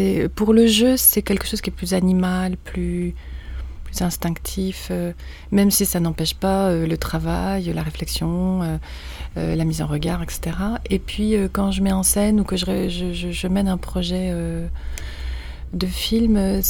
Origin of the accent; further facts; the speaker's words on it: Nice, Provence-Alpes-Côte d'Azur, France; moved away as an adult; also born or lived in Toulon; j'ai vécu quelques années, jusqu'à 8 ans à Toulon, dans un quartier assez populaire, tranquille. Et puis, mes parents sont partis à Nice, donc on est tous partis ensemble. On a vécu à Nice. Et puis, à 19 ans, j'ai quitté Nice.